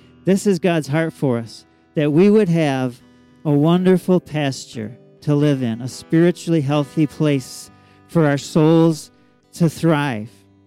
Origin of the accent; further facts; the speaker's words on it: Arcade, United States; You know me, born and raised in Arcade, in the neighborhood over there by the Arcade Park.